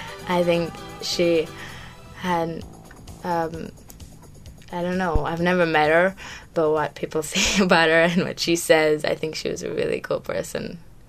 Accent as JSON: {"language": "English", "town": "Oroville", "region": "California", "country": "United States", "tie": "born or raised there", "said": "as a kid and growing up in Oroville is, like, really good"}